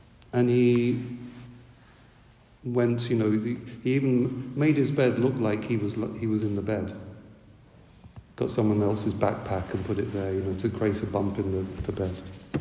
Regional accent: New Zealand; And are you from Australia? I've never been asked whether I'm from New Zealand. Some of them guess that I'm from England, or they say Ireland. Some even ask me, am I from Germany?

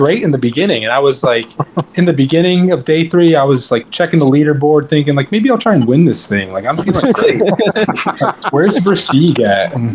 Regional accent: Florida, United States; Yeah, and I'm from Florida.

